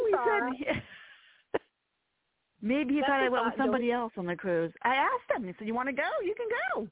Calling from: Virginia, United States; from Virginia.

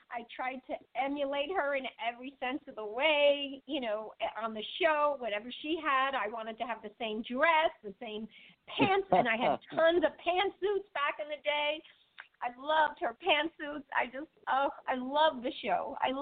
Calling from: Arizona, United States; I'm calling from Arizona.

